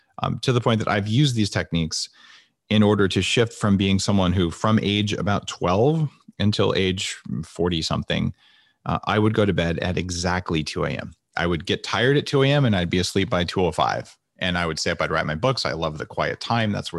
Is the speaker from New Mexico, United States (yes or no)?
yes; New Mexico, United States; I grew up backpacking in New Mexico.